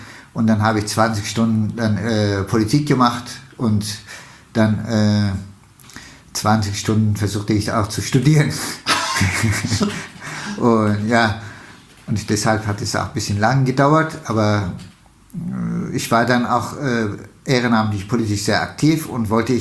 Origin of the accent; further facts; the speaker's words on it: Istanbul, Turkey; also born or lived in Pülümür; Ich bin im Osten der Türkei geboren, in einem kleinen Städtchen Pülümür.